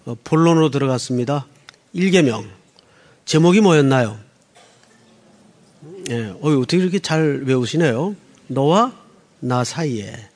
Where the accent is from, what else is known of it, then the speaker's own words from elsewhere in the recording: Yeongju, North Gyeongsang, South Korea; 저 경상북도에 가면 영주라는 촌 동네가 있습니다. 제 고향이기도 한데